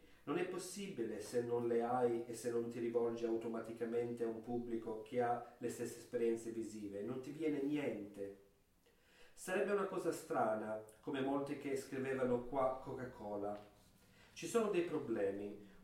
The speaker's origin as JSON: {"language": "Italian", "country": "Greece", "said": "Io penso che questo qua si collega al fatto che sono greco"}